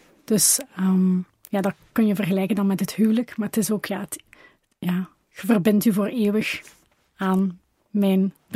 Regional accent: Deinze, East Flanders, Belgium; Ik kom van Deinzen, dus dat is een half uurtje rijden.

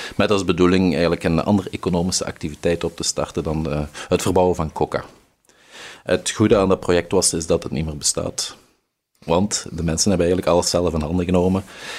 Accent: Overpelt, Flanders, Belgium; Ik ben origineel afkomstig uit Overpel, Pel tegenwoordig.

